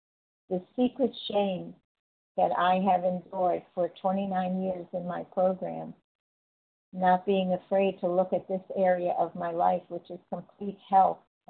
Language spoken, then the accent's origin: English; Florida, United States; Did I say I was from Florida?